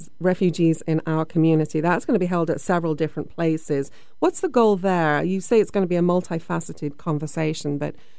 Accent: United Kingdom; everybody assumes because I'm British

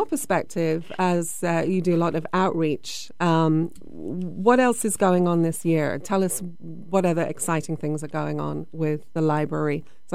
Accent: United Kingdom; everybody assumes because I'm British

